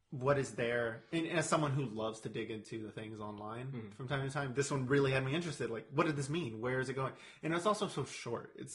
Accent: Buffalo, New York, United States; It's my hometown. Like, it's my hometown. They're going to Buffalo.

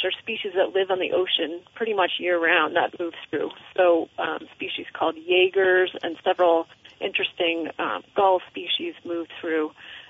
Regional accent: New York City, New York, United States; believe it or not, I grew up in New York City.

